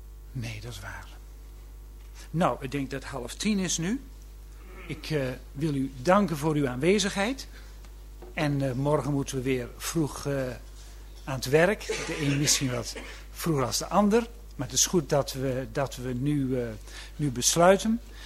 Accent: Canada; Ik kwam uit Canada trouwens.

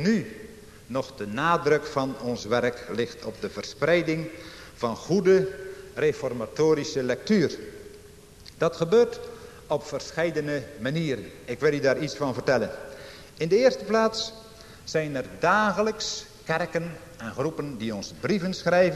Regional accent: Netherlands; het grote voorrecht dat wij als Nederlanders mogen hebben dat we opgroeien in een land waar de laatste 4 eeuwen de bazuin van het zuivere evangelie heeft mogen klinken en nog mag klinken.

